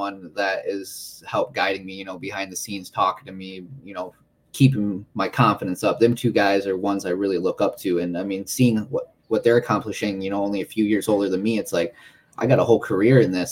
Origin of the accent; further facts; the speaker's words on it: Minnesota, United States; I'm originally from Minnesota